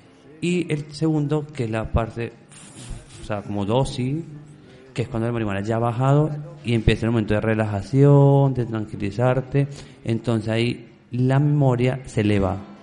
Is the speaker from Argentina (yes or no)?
no; Venezuela; yo soy venezolano, ¿verdad? Y en Venezuela nunca lo consumía